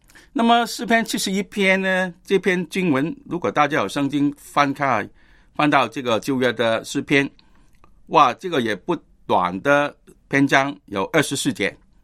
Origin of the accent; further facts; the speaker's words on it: China; 我们中国人呢，有时候就落在这种的状况里面